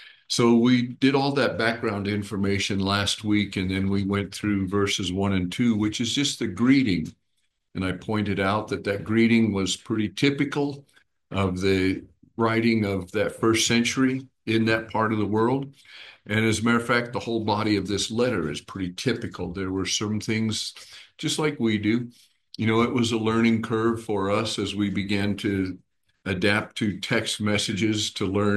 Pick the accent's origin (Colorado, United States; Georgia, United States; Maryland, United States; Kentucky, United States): Colorado, United States; Leadville; all of my Mexican friends growing up in Leadville